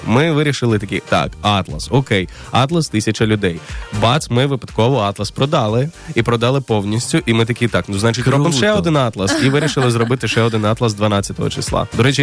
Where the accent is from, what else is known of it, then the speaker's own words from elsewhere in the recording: Lviv, Lviv Oblast, Ukraine; now in Kyiv, Ukraine; я народився у Львові, і це мій рідний дім, і це просто якесь особливе тепло. Але з іншого боку, Київ абсолютно такий самий мій вже дім, бо я тут 10 років